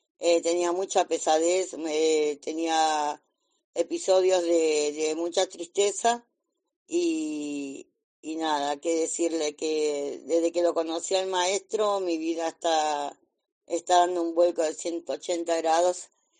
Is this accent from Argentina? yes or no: yes; Buenos Aires, Argentina; soy de Buenos Aires, Argentina